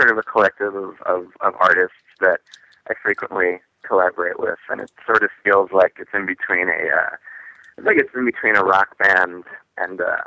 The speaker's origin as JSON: {"language": "English", "town": "Long Island", "region": "New York", "country": "United States", "said": "I'm from Long Island, mm-hmm. and I went to see Little Shop of Horrors mm-hmm. for my sixth birthday."}